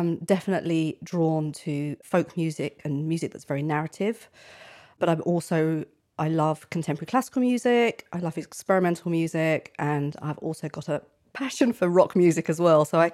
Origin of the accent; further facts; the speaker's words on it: London, United Kingdom; I grew up in East London.